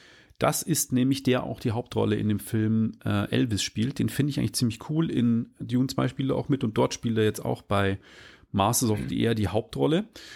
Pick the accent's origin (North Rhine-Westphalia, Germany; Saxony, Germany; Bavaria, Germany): Bavaria, Germany; Regensburg; aus meiner Heimatstadt Regensburg gibt es eine Mission, die auch dort gebrieft wird.